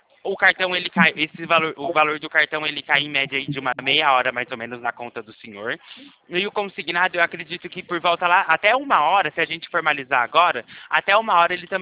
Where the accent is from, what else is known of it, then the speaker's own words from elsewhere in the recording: Limeira, São Paulo, Brazil; Eu sou daqui de Limeira.